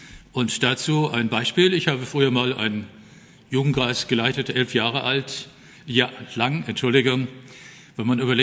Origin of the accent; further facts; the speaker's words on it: Oberursel, Hesse, Germany; Ich stamme aus Oberursel im Taunus